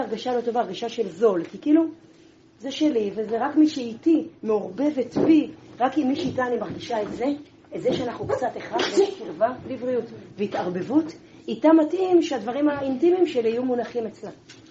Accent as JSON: {"language": "Hebrew", "town": "Shuva", "region": "Southern District", "country": "Israel", "tie": "born or raised there", "said": "קודם כל גם אני גדלתי בשובה."}